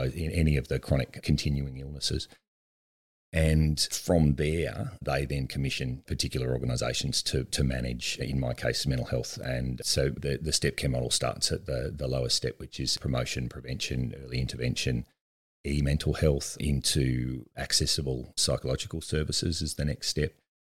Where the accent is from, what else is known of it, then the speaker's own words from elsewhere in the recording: New South Wales, Australia; also born or lived in Canberra; now in Melbourne, Australia; So I was born and raised in the Western Plains in New South Wales. I grew up in Canberra and studied in Canberra my undergraduate nursing after a few years in the hotel trade